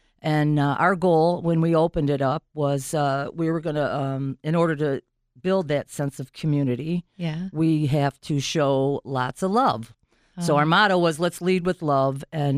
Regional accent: Detroit, Michigan, United States; Yeah, I'm born and raised in Detroit. I grew up on the east side.

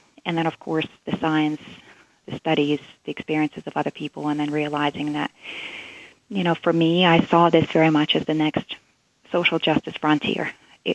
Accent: Russia; now in United States; I grew up in Russia during the time of the Soviet regime collapse

